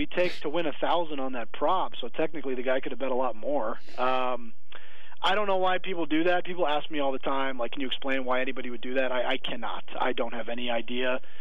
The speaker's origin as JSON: {"language": "English", "region": "East Coast", "country": "United States", "said": "I mean, I'm from the East Coast, and I believe it or not, I know a few guys back home that gamble on sports."}